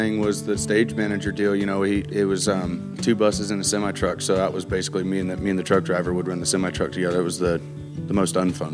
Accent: Grain Valley, Missouri, United States; My hometown had a club in Grain Valley, Missouri, a little town off I-70 in Missouri

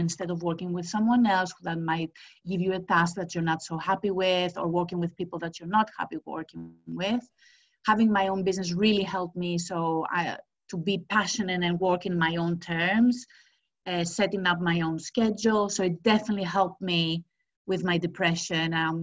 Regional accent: Greece; now in London, United Kingdom; Well, I am from Greece. I moved to London 7 years ago.

